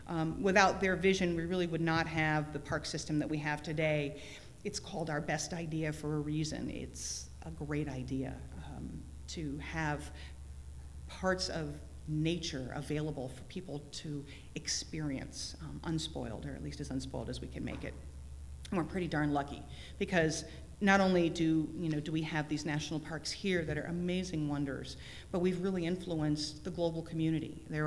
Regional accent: Connecticut, United States; I grew up in Connecticut, you know, it's part of, you know, Revolutionary War history.

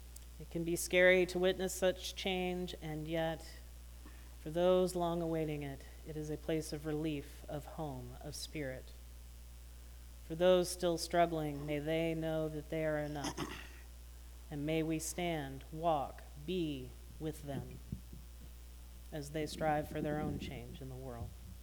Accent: Indiana, United States; that means someone from Indiana. I never thought I'd see the day when gay marriage was legal in my home state.

